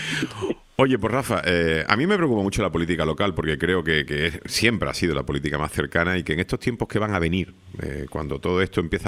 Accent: Canary Islands, Spain; Soy muy norteño y me gusta mucho mi norte, además me muevo por aquí.

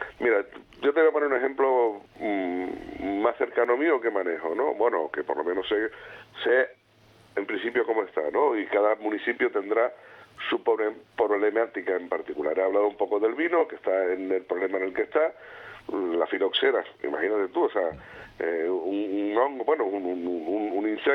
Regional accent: Canary Islands, Spain; nosotros como canarios

